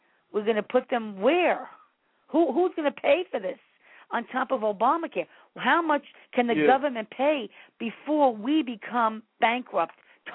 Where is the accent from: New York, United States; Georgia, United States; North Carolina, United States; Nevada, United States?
New York, United States; And it angers me as a New Yorker.